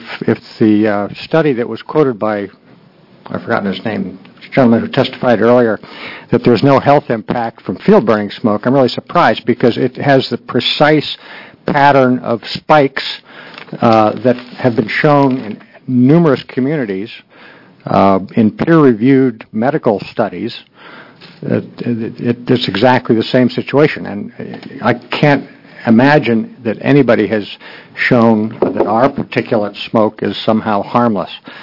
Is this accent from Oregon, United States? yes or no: yes; Eugene, Oregon, United States; I'm a pulmonologist from Eugene